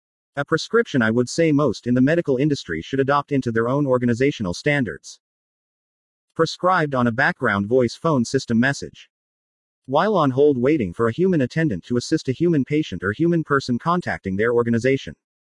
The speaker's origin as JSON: {"language": "English", "town": "San Bernardino", "region": "California", "country": "United States", "said": "I'm a person from San Bernardino, California."}